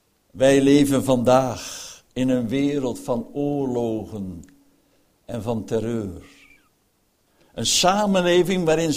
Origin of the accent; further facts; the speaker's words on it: Friesland, Netherlands; Nou, dan ben ik een Fries in principe